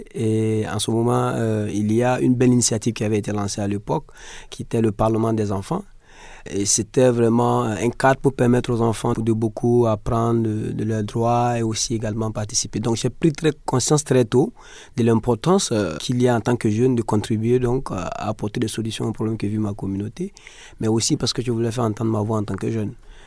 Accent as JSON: {"language": "French", "country": "Burkina Faso", "said": "C'est parce que nous connaissons chez nous au Burkina Faso où c'est beaucoup plus sec."}